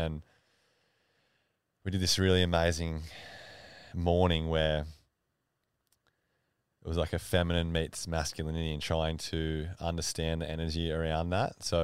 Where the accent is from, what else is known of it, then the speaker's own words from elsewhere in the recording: Ulladulla, New South Wales, Australia; with a guy called Matt Kinnair from Ulladulla, actually, from my hometown.